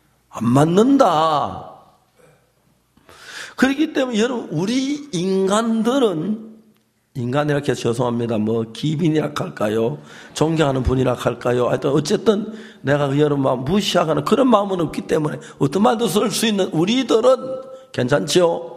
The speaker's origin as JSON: {"language": "Korean", "country": "South Korea", "said": "내가 한국 사람을 그런지 몰라도 자연히 쉽게 뭐 딱딱 되돌아니"}